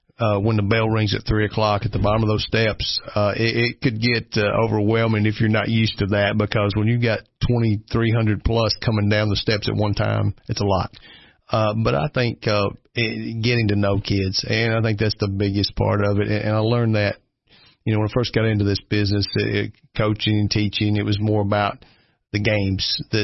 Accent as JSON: {"language": "English", "region": "Tennessee", "country": "United States", "tie": "born or raised there", "said": "Growing up in Overton County, it was kind of quiet."}